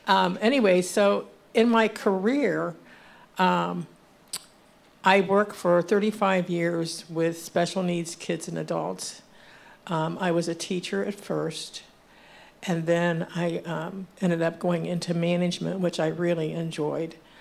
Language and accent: English; Marion, United States; I was born and raised in Marion. I come from a Baptist family.